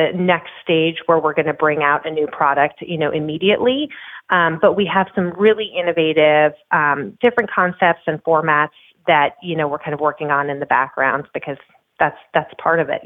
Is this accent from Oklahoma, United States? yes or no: no; New Jersey, United States; And I mean, I'm from New Jersey.